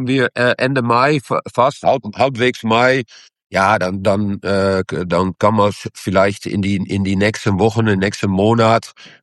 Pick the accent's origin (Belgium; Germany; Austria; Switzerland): Belgium; Anderlecht, Brussels-Capital Region; born there; first language French; German is a second language; Ich bin in Anderlecht geboren und meine ersten Wörter waren Französisch. Weil da wurde Französisch gesprochen.